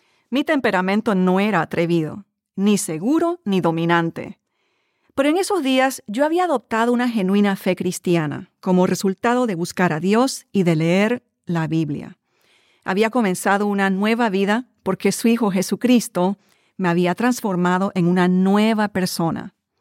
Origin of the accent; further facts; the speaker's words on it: Panama; Durante mi carrera en la televisión como presentadora en mi país, Panamá, aprendí a mostrar la mejor cara al público